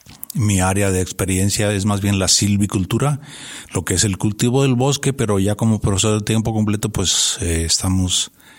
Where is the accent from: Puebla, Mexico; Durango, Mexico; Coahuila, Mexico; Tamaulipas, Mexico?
Durango, Mexico; Vicente Guerrero; Bueno, pues yo soy duranguense. Yo soy de Vicente Guerrero, Durango. Y estudié... bueno, toda mi carrera ha sido forestal. Tengo un bachillerato forestal en el CBTF 4 aquí en Durango.